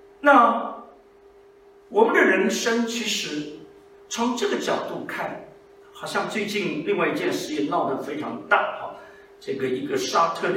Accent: China; 大概我们中国人心有戚戚焉。

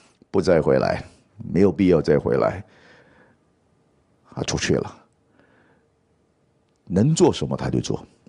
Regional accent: Malaysia; 我是马来西亚华侨，我马来西亚出生。那我们小的时候住的地方呢，其实是一个非常乡下的地方

